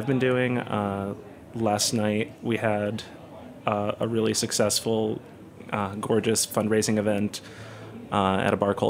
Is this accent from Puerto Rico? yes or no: yes; Puerto Rico; moved away as an adult; So I grew up in Puerto Rico, first 18 or so years of my life. My family is from there. My parents still live there. My extended family lives there. We've lived there for going back to the 1500s in some cases. It's just where we're from.